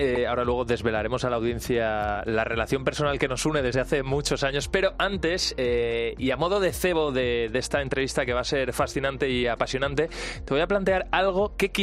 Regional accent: Valencian Community, Spain; yo soy valenciano

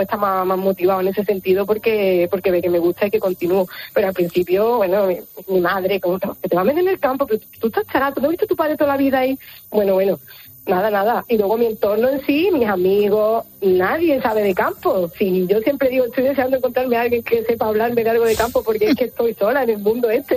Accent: Antequera, Andalusia, Spain; No soy de Almería, soy de Antequera.

